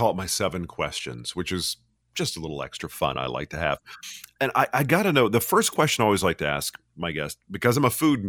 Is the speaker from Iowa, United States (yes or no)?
no; Dallas, Texas, United States; also born or lived in New Orleans; now in South Padre Island, United States; I'm from Dallas originally, but I've lived there for like on and off for about 25 years.